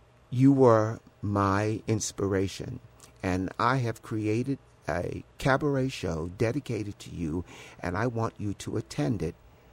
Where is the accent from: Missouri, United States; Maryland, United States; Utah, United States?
Maryland, United States; Baltimore; I'm growing up in Baltimore, which everybody knows is one of the blackest cities in the United States of America.